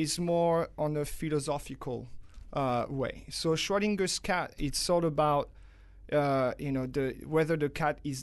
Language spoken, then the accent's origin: English; France; English is a second language; because I'm from France, so English is not my native language.